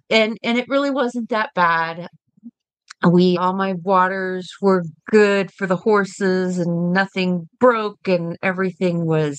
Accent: Kemp, Texas, United States; from Kemp, Texas

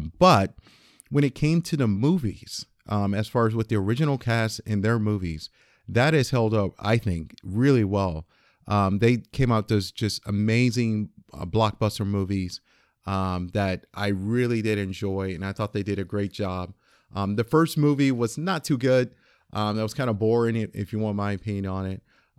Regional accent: Florida, United States; I grew up in Florida as part of the South

